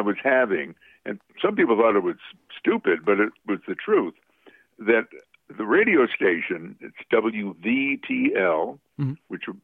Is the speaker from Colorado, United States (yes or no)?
no; Amsterdam, New York, United States; Yes, I was born and raised in Amsterdam, New York.